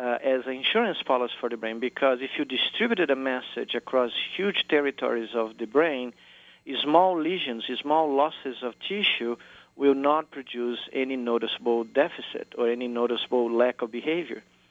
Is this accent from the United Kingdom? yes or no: no; Brazil; English is a second language; when I was growing up in Brazil and the country was making this transition to, you know, democracy